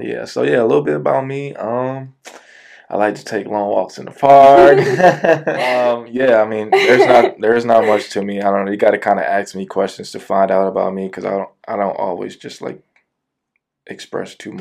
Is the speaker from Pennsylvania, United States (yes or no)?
no; St. Louis, Missouri, United States; now in Atlanta, United States; I am from St. Louis, Missouri, originally. Mm-hmm. Been down here in Atlanta for 3 years now.